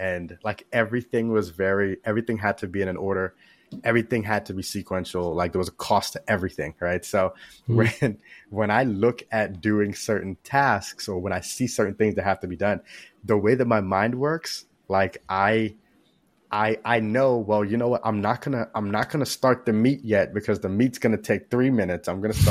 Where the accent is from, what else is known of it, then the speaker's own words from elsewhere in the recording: Florida, United States; I this might date myself, but I grew up down in South Florida